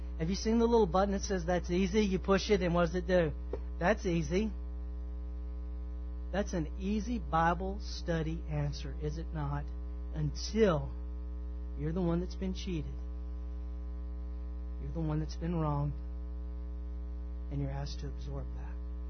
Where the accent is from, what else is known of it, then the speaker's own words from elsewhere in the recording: Texas, United States; accent: twang; You know, I've grew up in the South, and you can tell from my twang, man, I'm from East Texas, and man, I love Texas.